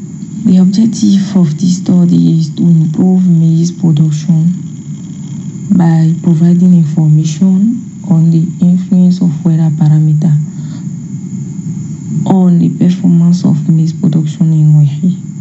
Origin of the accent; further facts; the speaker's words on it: Benin; English is a second language; from Benin Republic. I have a MSc in agronomy at University of Ibadan, Nigeria.